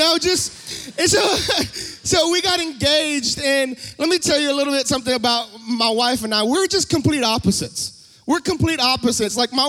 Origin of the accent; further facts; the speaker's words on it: Hawaii, United States; now in San Antonio, United States; I'm originally from Hawaii and right now currently in San Antonio, Texas.